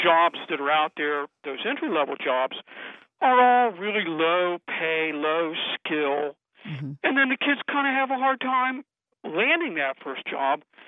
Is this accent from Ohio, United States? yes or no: yes; Columbus, Ohio, United States; There's not the opportunities for kids for that first job that there was when I get out of high school. And I'm from Columbus.